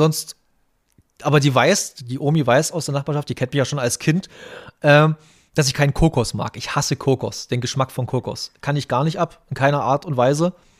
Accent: Saxony, Germany; als Sachse

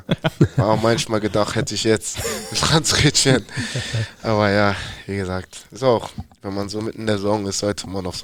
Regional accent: Hamburg, Germany; so Wilhelmsburg, da wo ich aufgewachsen bin, weil wie gesagt alle meine Freunde da noch leben

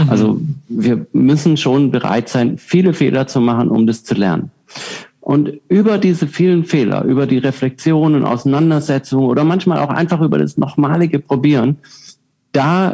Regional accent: Southern Germany, Germany; Ich komme aus Süddeutschland ursprünglich

